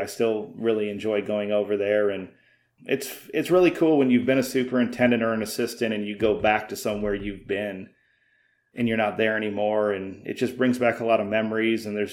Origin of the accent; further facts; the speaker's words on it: Midwest, United States; I'm from the Midwest and graduated from Iowa State with a different degree in urban planning